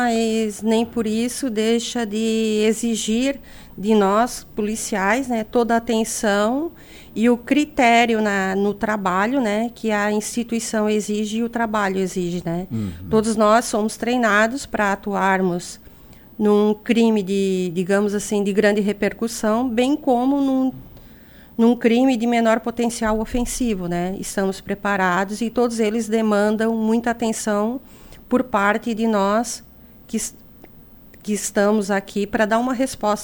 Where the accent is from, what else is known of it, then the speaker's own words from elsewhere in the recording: Urussanga, Santa Catarina, Brazil; Sim, eu sou natural de Uruçanga